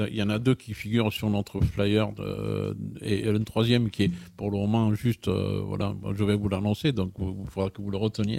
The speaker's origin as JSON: {"language": "French", "region": "Occitanie", "country": "France", "said": "On est des Occitans."}